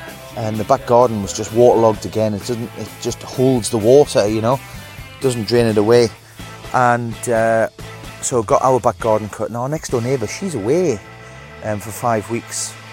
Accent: Hexham, North East England, United Kingdom; because I come from that neck of the woods. I'm originally from Hexham in Northumberland, which is a beautiful market town.

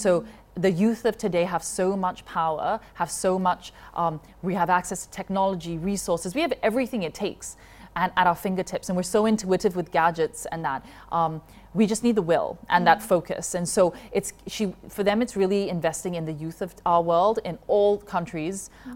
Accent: Malaysia; It's that you sit here today because you choose to, as a woman, as a Malaysian woman, and same with me.

